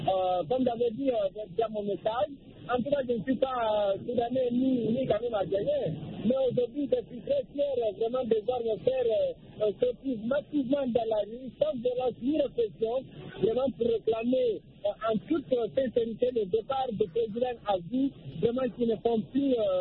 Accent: Guinea; moi je suis originaire de la Guinée-Conakry

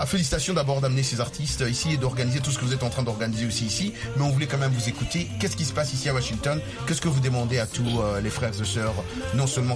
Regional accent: Kinshasa, DR Congo; Chez moi, à Kinshasa

